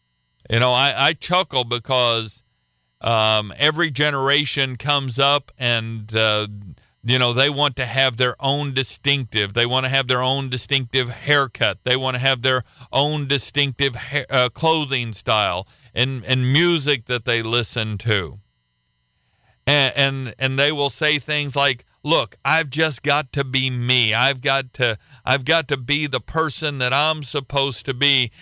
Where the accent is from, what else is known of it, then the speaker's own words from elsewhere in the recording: Oklahoma, United States; You know, I come from Oklahoma, but if you took some of the things that we do in Oklahoma and you tried to do them in a mass city in the Northeast, they're going to look at you like you are the strangest person on the planet.